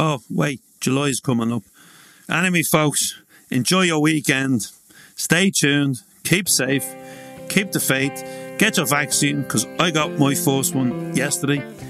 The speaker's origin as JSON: {"language": "English", "town": "Drogheda", "region": "County Louth", "country": "Ireland", "tie": "born or raised there", "said": "went to cancer support in Leeds and in Drogheda, my hometown."}